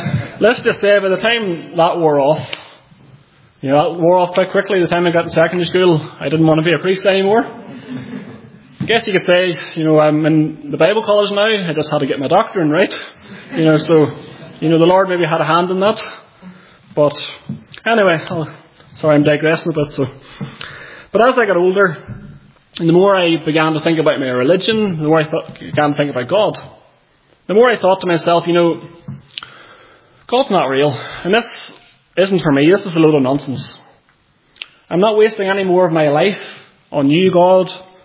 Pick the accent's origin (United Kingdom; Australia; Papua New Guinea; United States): United Kingdom; Northern Ireland; I am from County Armagh. You maybe know that from the accent. I've been told I've quite a thick accent, so hopefully you can understand me. And I've lived in Northern Ireland most of my life.